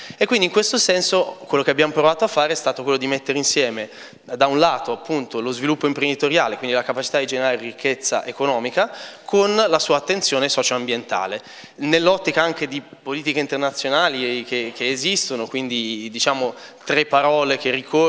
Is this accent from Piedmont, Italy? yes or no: no; Milan, Lombardy, Italy; moved away as an adult; now in Florence, Italy; Sono nato a Milano, sono vissuto a Milano fino ai 19 anni e sono emigrato a Firenze nel 2002, quindi un anno dopo la caduta delle torri.